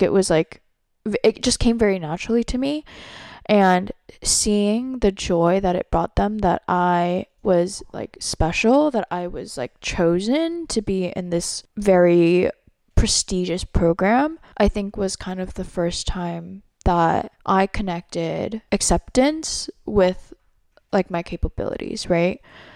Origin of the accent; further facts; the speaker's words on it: United States; Like, I am Asian American. Their happiness is my happiness.